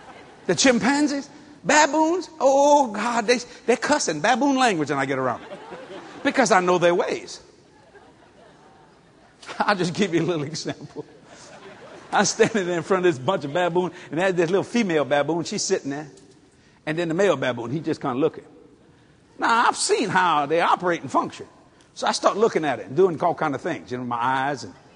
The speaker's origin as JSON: {"language": "English", "region": "Louisiana", "country": "United States", "said": "I said, I'm a Cajun. We could be anything. We don't know."}